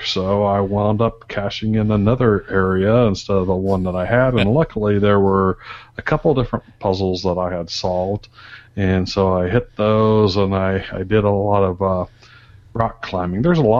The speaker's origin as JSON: {"language": "English", "region": "Texas", "country": "United States", "said": "I came from Texas where we had 6 types of venomous snakes."}